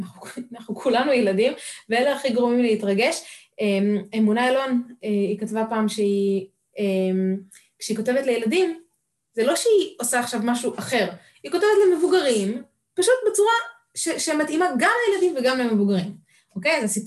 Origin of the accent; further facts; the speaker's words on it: Kedumim, West Bank, Palestine; נכון, קודם כל אני שגדלתי בקדומים.